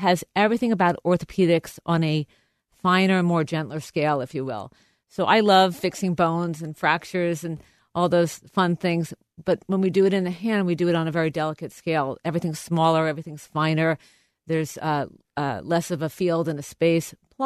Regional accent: Long Island, New York, United States; I'm born and bred New Yorker. I grew up on Long Island, and I disappeared for 4 years to go to college at Harvard. And then I came back to New York

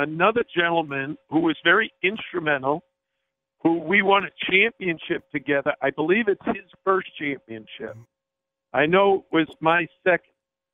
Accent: Bronx, New York, United States; When we grew up in the Bronx, there's six children in my family, and we lived in a small apartment in the Bronx, and everybody in the neighborhood played basketball.

